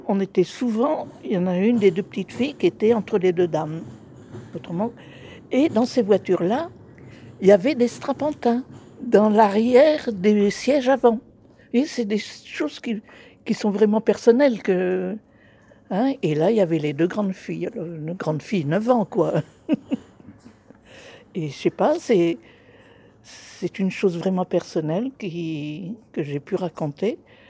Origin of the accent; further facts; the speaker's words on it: Hauts-de-France, France; On est du Nord.